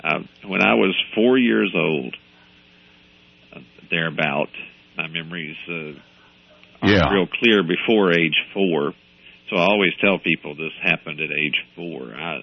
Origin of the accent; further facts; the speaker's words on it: Newton, Mississippi, United States; I'm a native of Mississippi. I was born in Newton, Mississippi, which was named for Isaac Newton.